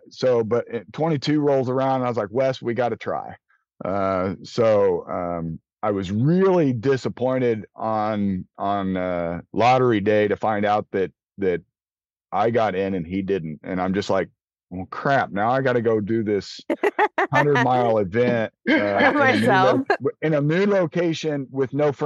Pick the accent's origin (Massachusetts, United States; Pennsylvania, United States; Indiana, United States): Indiana, United States; how did you know I was from Indiana?